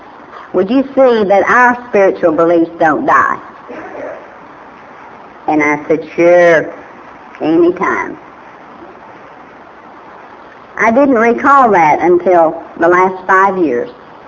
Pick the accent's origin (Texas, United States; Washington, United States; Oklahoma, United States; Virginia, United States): Oklahoma, United States; You see, I'm from Oklahoma, and Shawnee is a tribe. I live in Pottawatomie County, and that's a tribe. And I'm a Chickasaw